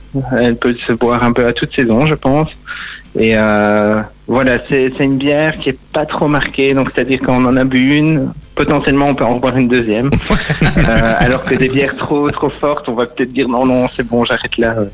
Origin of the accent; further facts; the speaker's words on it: Tubize, Wallonia, Belgium; Je suis de Tubize aussi, oui.